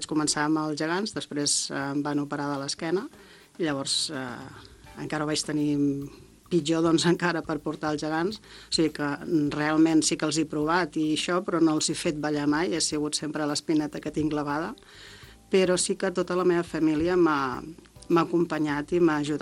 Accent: Vilafranca, Catalonia, Spain; des que jo soc de Vilafranca i des que era petita jo veia els gegants, el drac, l'àliga

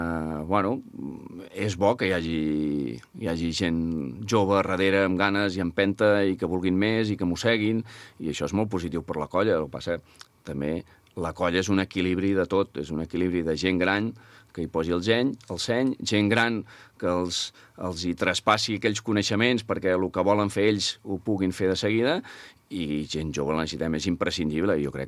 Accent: Catalonia, Spain; som del Penedès.

